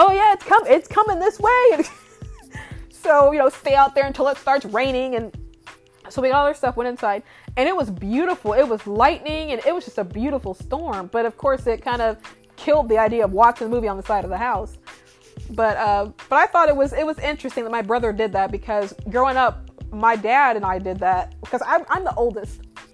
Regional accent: Indiana, United States; now I'm from Indiana. My mom is from Illinois.

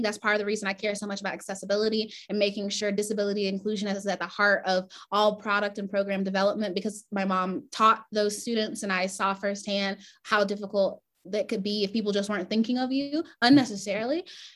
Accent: Griffin, Georgia, United States; I grew up in Griffin, Georgia, a super small town almost smack dab in the middle of Georgia.

